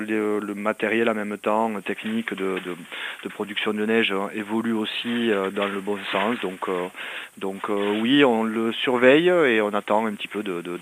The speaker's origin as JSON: {"language": "French", "region": "Pyrenees", "country": "France", "said": "On a un début de saison qui a été un petit peu tardif chez nous en Pyrénées, avec des chutes de neige qui sont venues en abondance au mois de janvier."}